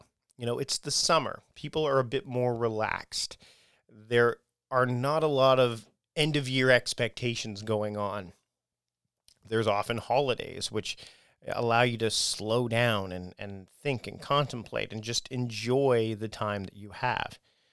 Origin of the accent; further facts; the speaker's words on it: Hamilton, Ontario, Canada; Martin Short, the comedian who is actually from my hometown, where I was born, Hamilton, Ontario, Canada.